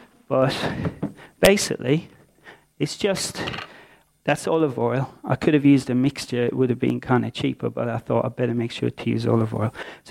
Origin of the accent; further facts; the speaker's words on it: Ireland; Claire tells me I say that wrong, but I'm Irish, but that's how I say it.